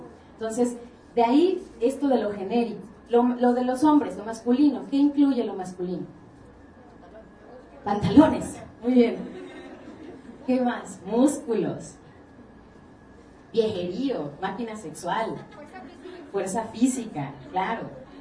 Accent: Tapachula, Chiapas, Mexico; yo tengo un hermano varón mayor, en Tapachula, Chiapas, de donde yo soy

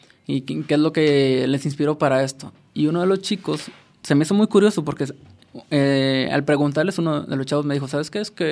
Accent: Tuxtla Gutiérrez, Chiapas, Mexico; moved away; yo soy de Tuxtla Gutiérrez, de Chiapas. Si hubiera yo tenido esa mentalidad, me hubiera yo quedado en Chiapas y no tendría, nunca hubiera yo salido de allá.

